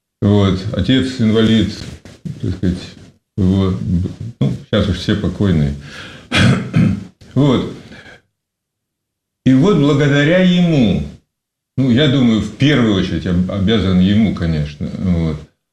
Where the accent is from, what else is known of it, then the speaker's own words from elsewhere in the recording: Murmansk, Murmansk Oblast, Russia; born there; Я родился давно. Я в 48-м году родился. Я родился в Мурманске. Ну, замечательный город, который я часто туда, в общем, езжу, возвращаюсь.